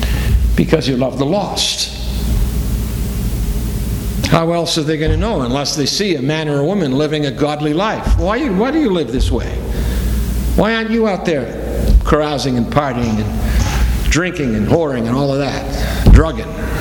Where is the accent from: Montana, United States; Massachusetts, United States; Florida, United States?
Massachusetts, United States; Boston; growing up in Boston, as a fan of the Boston Red Sox, one of my sports heroes was a great Polish man by the name of Karl Jastrzębski.